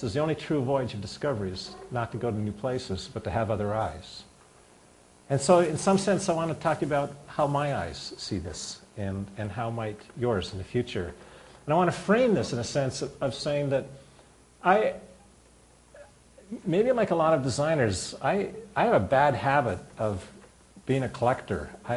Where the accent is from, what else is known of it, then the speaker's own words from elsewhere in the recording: Canada; That's a Canadian reference to remind you that I'm Canadian.